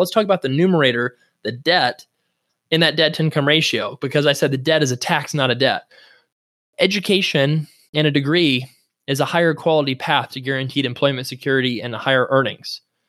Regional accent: Florida, United States; That's hurtful to me. I'm from Florida. I love Florida.

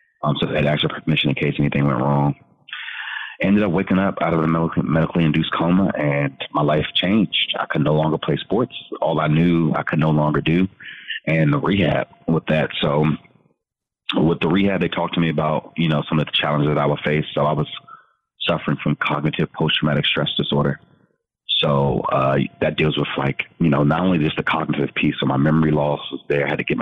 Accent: Maryland, United States; And so I hail from Prince George's County, Maryland, born and raised and still living there in Lower Maryland.

